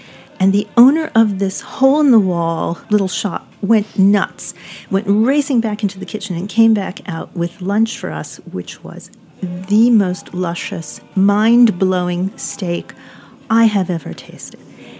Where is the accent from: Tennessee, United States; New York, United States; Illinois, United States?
New York, United States; New York City; You know, I've spent a lot of time going back and forth to New York City, which is my hometown, and I was raised here, but I have worked and lived in different states.